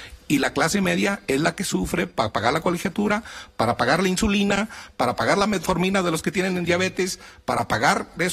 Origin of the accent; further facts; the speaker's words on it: Mexico; Yo soy un mexicano que tengo 4 hijos y que soy optimista